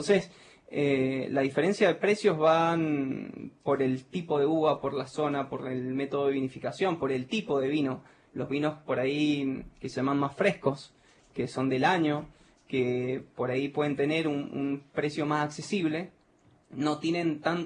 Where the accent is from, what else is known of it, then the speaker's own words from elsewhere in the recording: Mendoza, Argentina; porque somos mendocinos